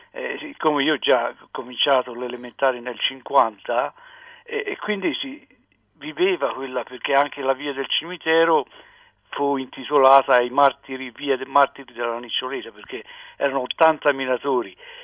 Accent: Massa Marittima, Tuscany, Italy; quello che è accaduto nel mio paese, Massa Marittima in Toscana, che ci sono diverse

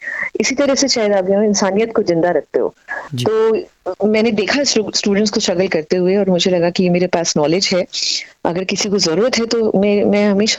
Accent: Ghaziabad, Uttar Pradesh, India; moved away as an adult; now in Sydney, Australia; मैं एक्चुअली गाजियाबाद से बिलोंग करती हूँ। गाजियाबाद दिल्ली NCR में आता है, वहीं पे पली बड़ी हूँ, वहीं पे अपनी एजुकेशन करी है। सिडनी मैं अपने पूरे परिवार के साथ पिछले साल आई थी, जुलाई में ही

